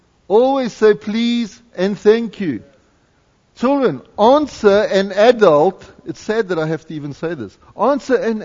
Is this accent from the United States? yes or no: no; South Africa; now in Canada; Because I'm a Canadian citizen does not mean I don't honor my South African flag.